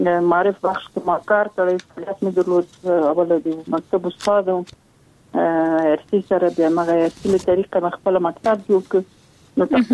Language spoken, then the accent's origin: Pashto; Sarkhab, Logar, Afghanistan; د لوګر ولایت یم، د محمد اغي ولسوالۍ او د سرخاو د کلی.